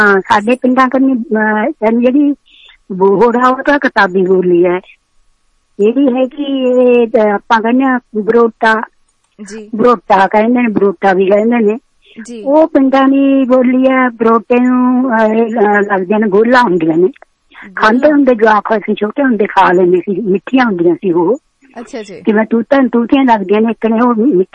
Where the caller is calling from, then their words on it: New York, United States; New York ਤੋਂ ਬੋਲਦੇ ਹਾਂ